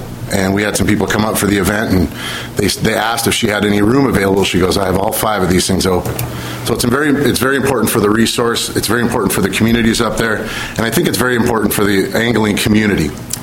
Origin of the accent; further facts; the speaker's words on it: Lynnwood, Washington, United States; I grew up in Linwood, Washington. I've been fishing the Skycomish, the Stilly, and the Skagit since I was, I don't know, 6 years old when I tag along with my dad.